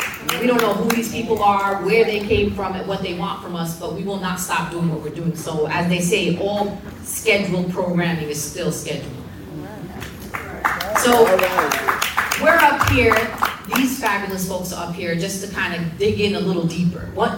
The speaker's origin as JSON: {"language": "English", "region": "New York", "country": "United States", "said": "And, you know, I'm from New York. I'm a woman of my word."}